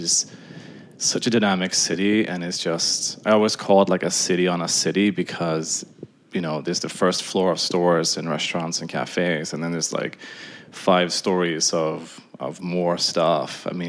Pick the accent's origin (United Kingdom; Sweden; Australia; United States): Sweden; Malmo, Skåne; English is a second language; So I'm from a third largest city in Malmo, which is still a pretty small town called Malmo. And it's next to Copenhagen.